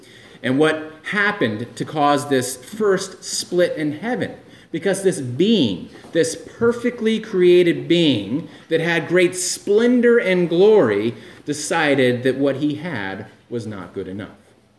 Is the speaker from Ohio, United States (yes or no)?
no; St. Louis, Missouri, United States; I grew up in St. Louis, Missouri, and that's called the gateway city.